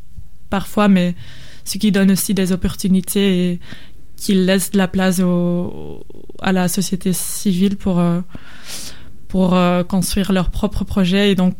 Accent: Belgium; first language Dutch; French is a second language; now in Marseille, France; parce que, comme vous l'entendez peut-être, je suis pas francophone, je suis néerlandophone de base. Je suis belge, mais néerlandophone.

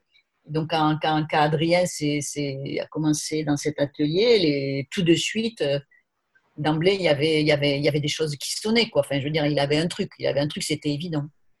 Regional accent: Montpellier, Occitanie, France; also born or lived in Aveyron; now in Paris, France; Moi, j'ai passé toute mon enfance, pas dans l'Aveyron, mais à Montpellier. En fait, depuis l'âge de 7 ans, je vivais à Montpellier. Donc, j'ai fait mes études universitaires à Montpellier.

